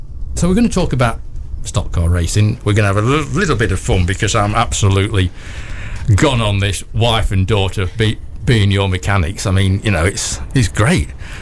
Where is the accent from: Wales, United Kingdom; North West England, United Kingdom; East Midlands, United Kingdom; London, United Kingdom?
East Midlands, United Kingdom; Newark; I'm from Newark, I am.